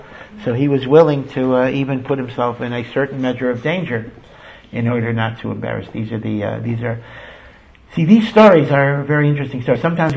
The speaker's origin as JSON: {"language": "English", "town": "Hartford", "region": "Connecticut", "country": "United States", "tie": "born or raised there", "said": "I grew up in Hartford, Connecticut"}